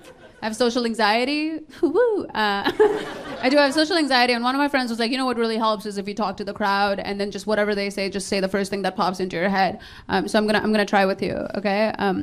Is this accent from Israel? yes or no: no; Nepal; I grew up in Nepal. I went to an all-girl Catholic boarding school in Nepal for 7 years. Yeah, which is a school full of Hindu children and super Catholic nuns.